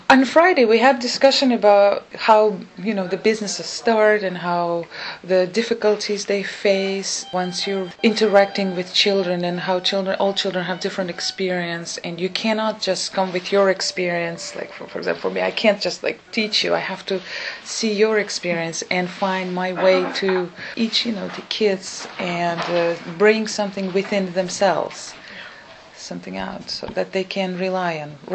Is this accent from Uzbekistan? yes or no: yes; Uzbekistan; I'm from Uzbekistan originally.